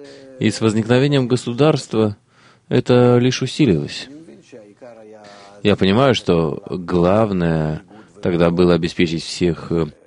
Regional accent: Russia; moved away; Я прибыл из России.

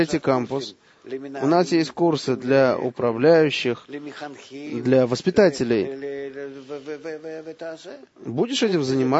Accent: Russia; Я из России.

